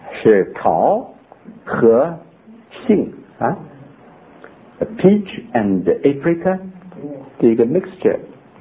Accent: North China, China; 在我的家乡华北，这个有一种树叫做酸楂

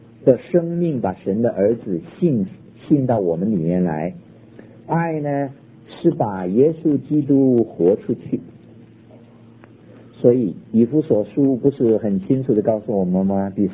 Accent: China; 所以我们中国人都晓得一句话说，助人为快乐之本。

